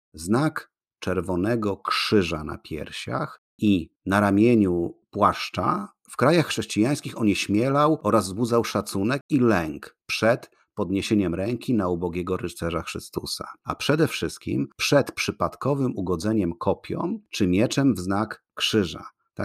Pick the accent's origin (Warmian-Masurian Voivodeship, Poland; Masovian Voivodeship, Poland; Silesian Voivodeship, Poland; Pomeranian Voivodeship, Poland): Pomeranian Voivodeship, Poland; Gdynia; Wszak jestem z Gdyni i mieszkałem obok Kaszubów wiele lat.